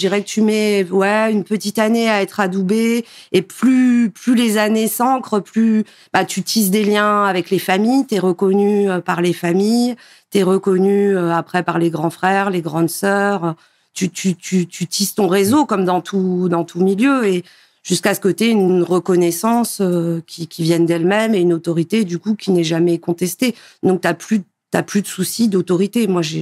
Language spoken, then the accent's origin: French; Metz, Grand Est, France; now in Toulon, France; Alors, moi, je suis Lorraine. Je suis née à Metz. J'ai fait mes études à Metz.